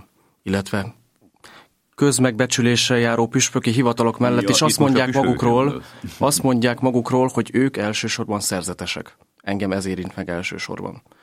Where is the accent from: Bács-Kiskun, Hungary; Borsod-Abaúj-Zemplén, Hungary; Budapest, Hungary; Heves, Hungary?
Budapest, Hungary; mint budapesti gyerekként, aki azelőtt csak plébániával találkozott